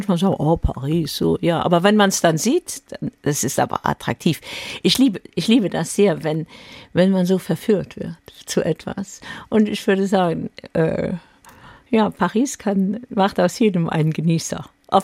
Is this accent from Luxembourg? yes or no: yes; Luxembourg; Also ich habe beide sehr, sehr gerne als Luxemburgerin da in der Mitte.